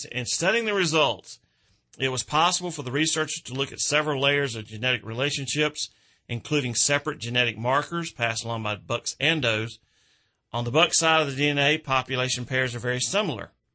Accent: Georgia, United States; Hunters in my home state of Georgia

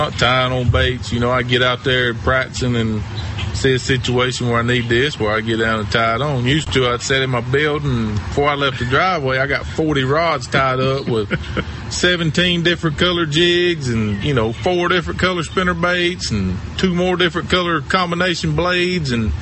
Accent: Blacksburg, South Carolina, United States; I'm from Blacksburg, South Carolina. We can't speak very well down here.

